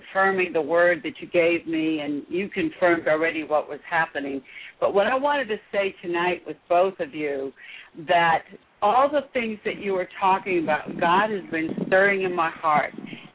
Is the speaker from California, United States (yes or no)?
no; San Antonio, Texas, United States; from San Antonio.